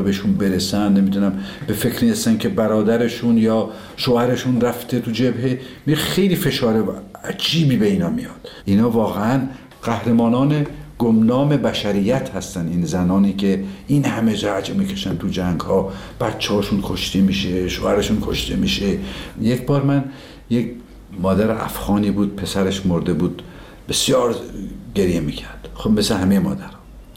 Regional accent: Tabriz, East Azerbaijan, Iran; دیدیم ما که بچه تبریز هستیم

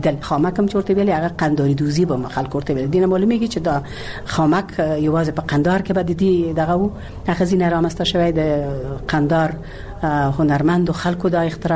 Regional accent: Ghazni, Afghanistan; born there; او زه خو په غزنی کې زیږیدلې ما او د غزنی خلک مې لیدلې دي

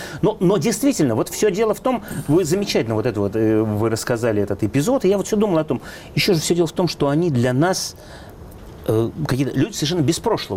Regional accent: Moscow, Russia; Мы москвичи

